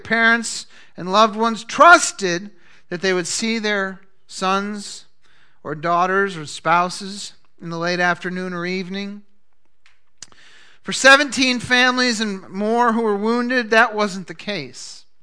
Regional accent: Boston, Massachusetts, United States; I went through a lot of scary times as you know, growing up in Massachusetts and Boston area.

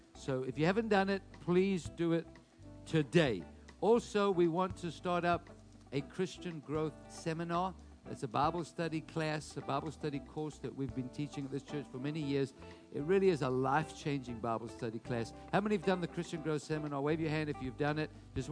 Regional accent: South Africa; I grew up in South Africa where we have lions.

